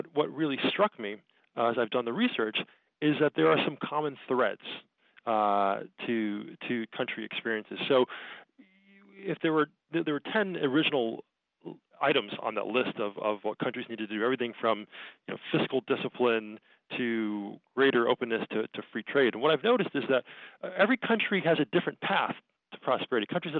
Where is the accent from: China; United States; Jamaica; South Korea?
Jamaica; growing up in Jamaica in the 1970s was a very difficult time for the country.